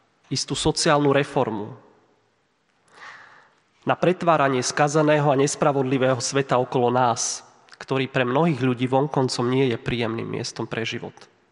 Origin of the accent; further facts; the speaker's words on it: Trnava, Trnava Region, Slovakia; U nás v Trnave, odkiaľ pochádzam a kde bývam